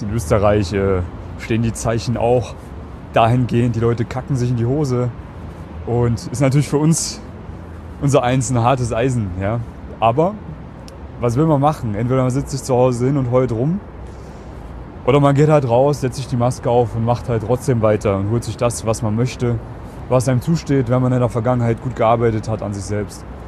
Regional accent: Germany; now in Austria; Deutschland, Piefke.

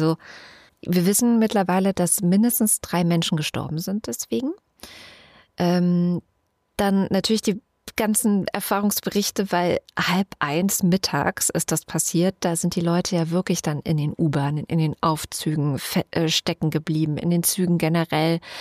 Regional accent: Baden-Württemberg, Germany; Aus Rheinland-Pfalz komme ich nicht. Ich komme aus Baden-Württemberg.

